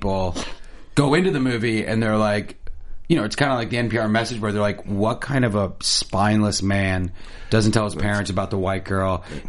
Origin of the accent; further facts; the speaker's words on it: United States; born there; it's this weird dichotomy where I grew up, I'm American born, but I grew up in an Indian household. So I'm watching, American romantic comedies.